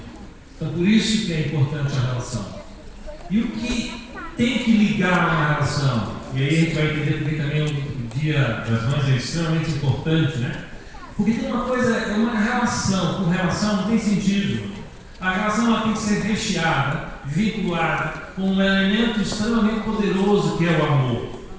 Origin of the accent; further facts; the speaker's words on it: Bahia, Brazil; No meu caso, eu sou baiana